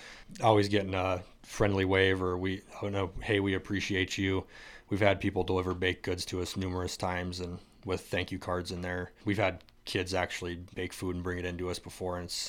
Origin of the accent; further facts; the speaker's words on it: Sydney, New South Wales, Australia; I was born and raised in Sydney.